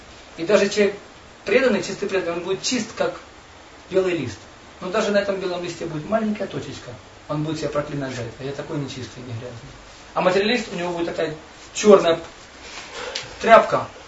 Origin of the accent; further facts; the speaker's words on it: Ukraine; born there; Хотя я родился на Украине, но я ни разу в Запорожье не был.